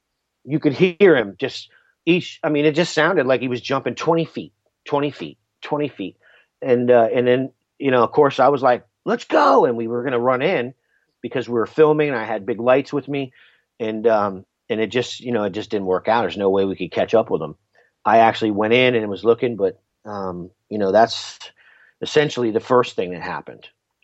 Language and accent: English; United States; I feel compelled as an American, as a human being, as a man